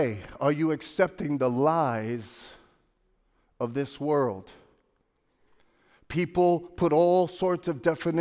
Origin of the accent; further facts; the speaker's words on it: Brooklyn, New York, United States; And I grew up in Brooklyn. I didn't know about any of this